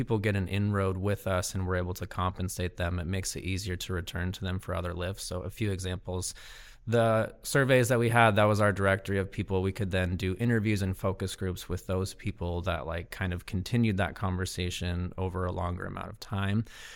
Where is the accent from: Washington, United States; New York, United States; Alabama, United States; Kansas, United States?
Washington, United States; Seattle; I'm from Seattle, Washington.